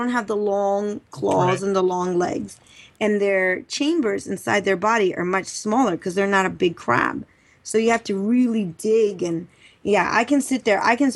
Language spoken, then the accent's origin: English; Maryland, United States; I grew up in Maryland. We would eat like the blue crab Maryland crabs.